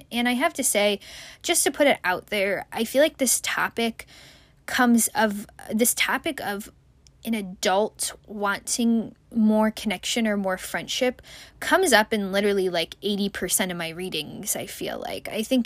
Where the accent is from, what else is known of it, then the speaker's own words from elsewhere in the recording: United States; the unfortunate reality of many, people in at least my home country of America.